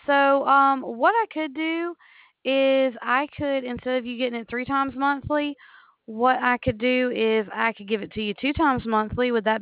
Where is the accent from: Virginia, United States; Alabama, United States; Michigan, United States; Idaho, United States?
Alabama, United States; I'm from Alabama. We all sound the same here.